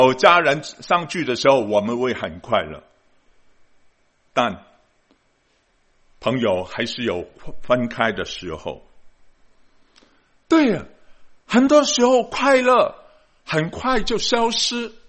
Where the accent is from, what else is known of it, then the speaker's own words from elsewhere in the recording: Guangdong, China; 我们广东人说很好劲的，很劲的啊